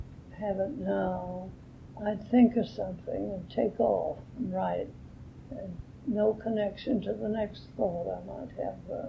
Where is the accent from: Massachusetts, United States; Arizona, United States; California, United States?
California, United States; Mill Valley; I should write a book growing up in Mill Valley.